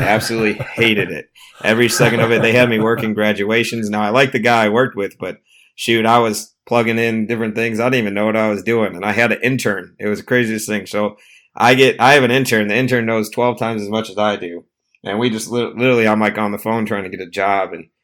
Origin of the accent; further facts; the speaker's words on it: Wisconsin, United States; also born or lived in Chicago area, United States; Grew up in the Midwest. I was born in Chicago area and lived outside Chicago for a while. And then when I was in third grade, my family decided we're going to move to a farm in Wisconsin. And so grew up on a farm